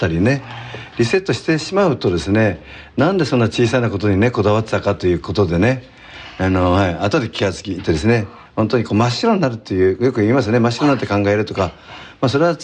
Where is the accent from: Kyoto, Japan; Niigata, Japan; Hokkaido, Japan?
Niigata, Japan; Shibata; also born or lived in Nakajo; やっぱり新潟がね好きだからね、してこの新潟柴田ねとか、私本当に生まれたのは中条なんですけど、そこにね育ててもらったというかね、